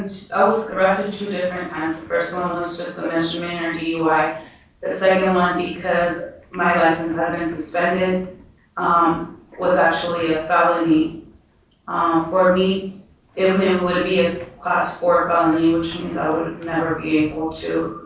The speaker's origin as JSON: {"language": "English", "region": "California", "country": "United States", "said": "I came all this way from California to work here"}